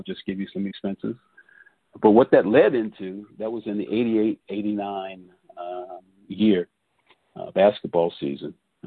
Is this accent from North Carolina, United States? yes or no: yes; North Carolina, United States; Growing up in North Carolina, to get the opportunity to be a Morehead Fellow, I couldn't turn that down